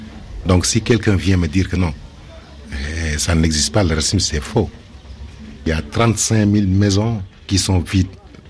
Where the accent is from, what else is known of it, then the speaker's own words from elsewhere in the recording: Senegal; now in Italy; je suis sénégalais et je vis en Italie depuis 8 ans.